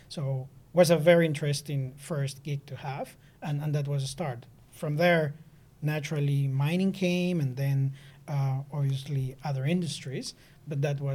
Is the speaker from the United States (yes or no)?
no; Peru; Peru in the mid-80s was very challenging.